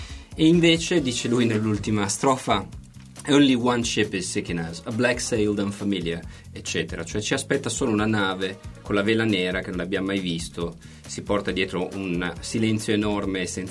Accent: Emilia-Romagna, Italy; siccome sono un romagnolo dell'entroterra, ignorante e assolutamente privo di voli simbolici

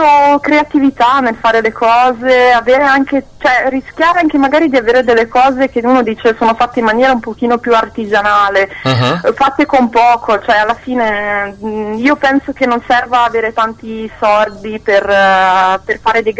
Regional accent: Lucca, Tuscany, Italy; also born or lived in Serbia; now in Milan, Italy; io sono nata in Serbia e praticamente vivo in Italia dal 94 e vabbè, vivevo a Lucca, dove ho fatto tutte le scuole, adesso sto a Milano, abito a Milano, quindi cioè, l'accento è un po' confuso.

